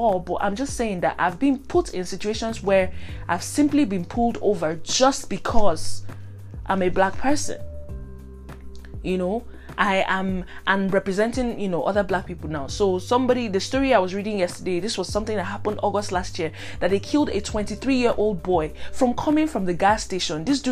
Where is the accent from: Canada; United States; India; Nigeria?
Nigeria; especially in my home country, Nigeria, telling them that this is a serious issue